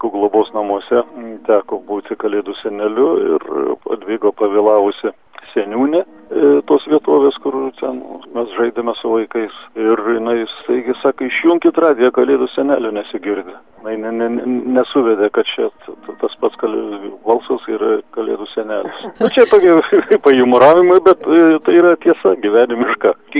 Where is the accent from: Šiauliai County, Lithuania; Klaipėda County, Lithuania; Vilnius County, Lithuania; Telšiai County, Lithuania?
Šiauliai County, Lithuania; Joniškis; iš vaikystės mano buvo prasta kalba, todėl kad aš iš Joniškio, ten tokia savotiška tarmė buvo, trumpinimai ilgųjų balsių arba trumpųjų ilginimai, galūnių nukandimas ir panašiai prie Latvijos sienos.